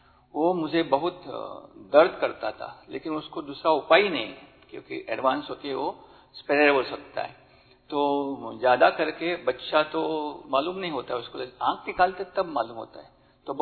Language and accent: Hindi; Goa, India; मैं गोवा से आया हूँ